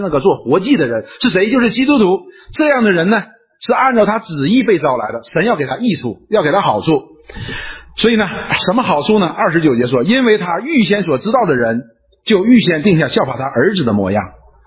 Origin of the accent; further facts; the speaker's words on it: Northeast China, China; 我们东北人叫里外三新